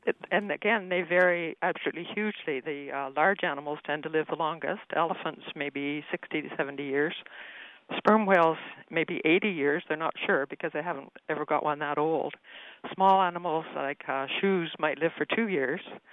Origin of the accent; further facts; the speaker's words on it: Canada; accent: Canadian; I'm speaking Canadian. That's a problem.